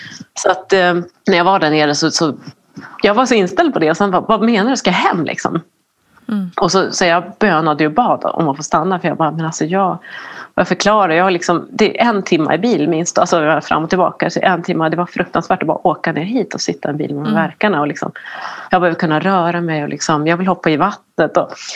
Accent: Norrland, Sweden; i efterhand så tror jag att jag var lite för svensk. Lite för både norrländsk och svensk och behärskad.

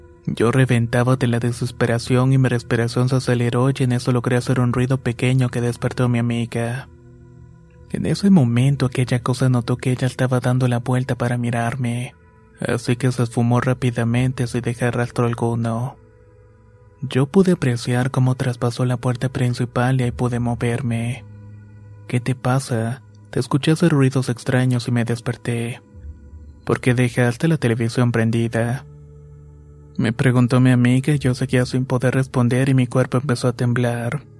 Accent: Rayón, San Luis Potosí, Mexico; Soy originario de Rayón, San Luis Potosí.

